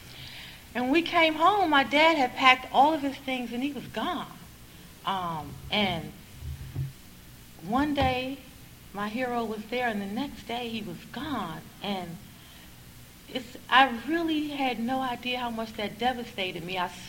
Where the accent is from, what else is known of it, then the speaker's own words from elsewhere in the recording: North Carolina, United States; also born or lived in Washington, United States; And I was born in Washington, D.C. And my father got this job in North Carolina as a local sportscaster. So we moved to North Carolina when I was about two.